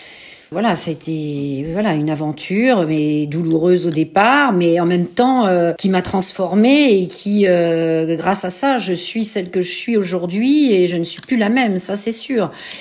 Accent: Paris, Île-de-France, France; moved away as an adult; now in Paimpol, France; Moi, je suis née à Paris et j'ai vécu tout le temps à Paris. J'ai travaillé à Paris.

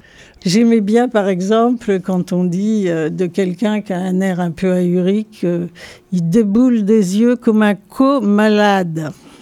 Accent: Sévignac, Brittany, France; first language Gallo; French is a second language; Je suis originaire de Sévignac, près de Bron, donc, où j'ai grandi jusqu'à 6 ans dans la ferme de mes grands-parents. J'y suis restée donc tout ce temps et j'ai appris à parler en fait en galop. Donc c'est ma langue maternelle.

